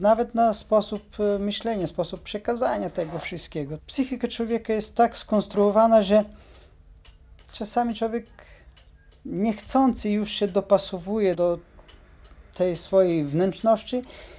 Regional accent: Bulgaria; Polish is a second language; now in Poland; I ja też, mimo to, że jestem Bułgarem, ale tak jakbym się związał z tym krajem

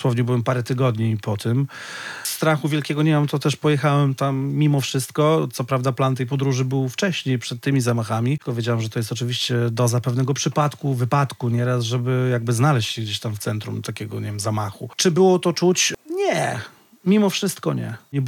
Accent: Białystok, Podlaskie Voivodeship, Poland; sam pochodzę z takiej w miarę niebezpiecznej dzielnicy w Białymstoku

